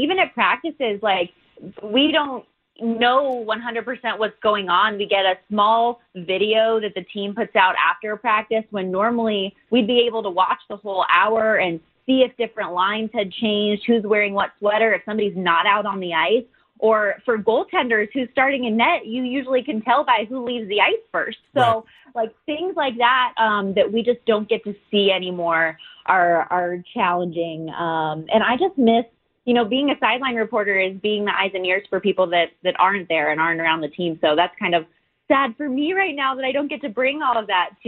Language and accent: English; Las Vegas, Nevada, United States; Born and raised in Vegas. Went to Sig Rogich Middle School right next to Palo, too.